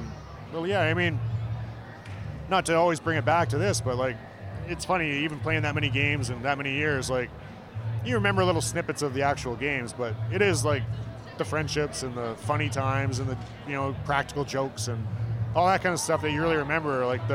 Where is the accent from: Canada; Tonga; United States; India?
Canada; Edmonton, Alberta; I was a kid just outside Edmonton, so yeah, it was pretty storybook